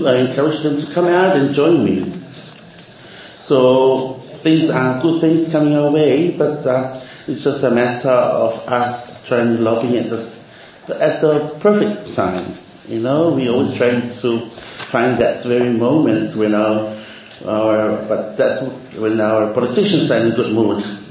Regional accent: Samoa; Because back home, when I've been born and raised in Samoa

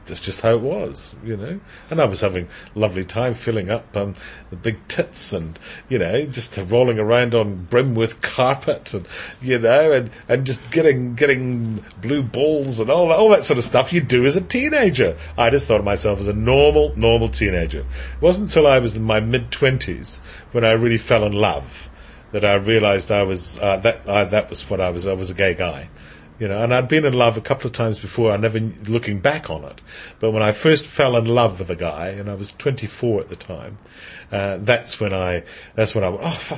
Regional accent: Scotland, United Kingdom; my background as a gay man is I'm Scottish. My whakapapa goes back to Scotland and Ireland

